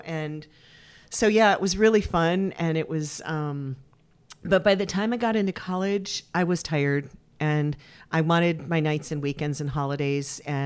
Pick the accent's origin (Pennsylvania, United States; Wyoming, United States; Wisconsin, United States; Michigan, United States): Michigan, United States; also born or lived in Detroit, Michigan / Los Angeles, California; I was born in Detroit, and I was raised I was raised in Los Angeles for my first 10 years, and then we moved back to Michigan. And then I spent another 10 years in Michigan